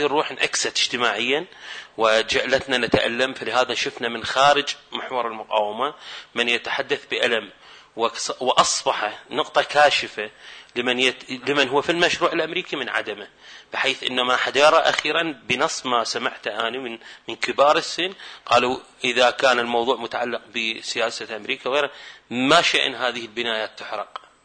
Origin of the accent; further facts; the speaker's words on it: Iraq; بالعكس نحن كشعب عراقي يعني من الواقع نتحدث لك